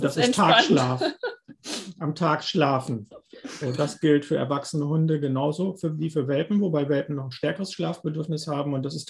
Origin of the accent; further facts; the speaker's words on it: Bremen, Germany; und jetzt kannst du wieder butschern gehen, wie wir bei uns in Bremen sagen.